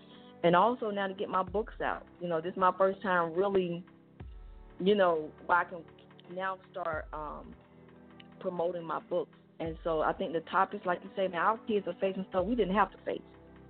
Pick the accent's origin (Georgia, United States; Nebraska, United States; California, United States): Georgia, United States; Atlanta; I'm born and raised in Atlanta, so I have about 200 family members here.